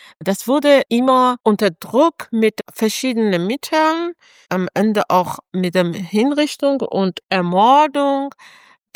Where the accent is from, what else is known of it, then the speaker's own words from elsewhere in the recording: Iran; moved away; Ich sage immer, ich bin aus dem Land raus, aber das Land ist nicht von mir raus. Und ich denke fast jeden Tag an meine Heimat, meinen Geburtsort.